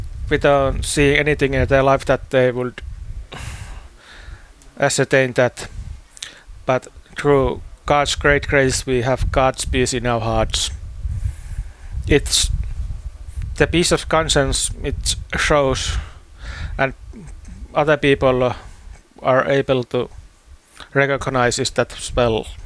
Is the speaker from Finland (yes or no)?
yes; Finland; English is a second language; I answered that I am from Finland.